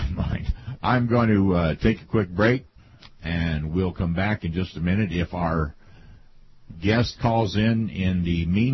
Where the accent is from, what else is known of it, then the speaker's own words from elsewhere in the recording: Ohio, United States; I got to tell you, I'm originally from Ohio, and I've always had respect for George Voinovich.